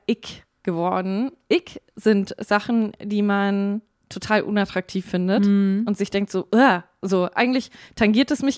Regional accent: Bavaria, Germany; ich komme aus Bayern

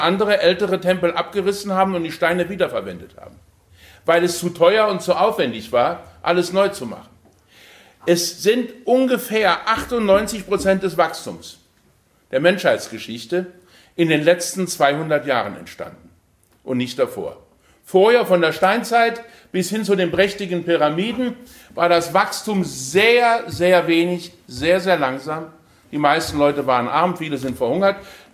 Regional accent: Aachen, North Rhine-Westphalia, Germany; ich komme aus Aachen

